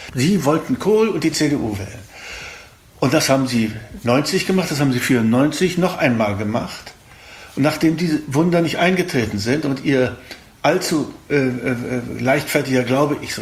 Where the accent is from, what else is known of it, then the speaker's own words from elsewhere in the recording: Thuringia, Germany; also born or lived in Wrocław, Poland; Ich bin in Breslau geboren, der damaligen Hauptstadt Schlesiens, und durch die Vertreibung sind wir in Thüringen gelandet, während der größte Teil der Familie im Westen Deutschlands gelandet ist.